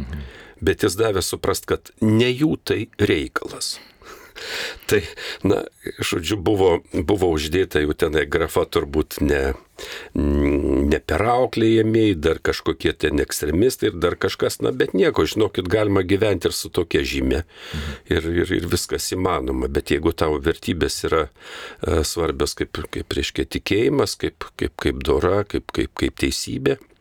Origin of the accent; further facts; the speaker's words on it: Anykščiai, Utena County, Lithuania; Augau Anykščiuose, miestelį nedideliam, bet gražiam